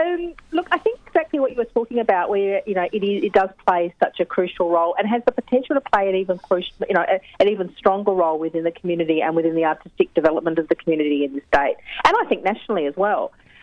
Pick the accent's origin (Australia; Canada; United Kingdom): Australia; Adelaide, South Australia; moved away as an adult; now in Melbourne, Australia; I was been in Adelaide. That's where I was born and bred in Adelaide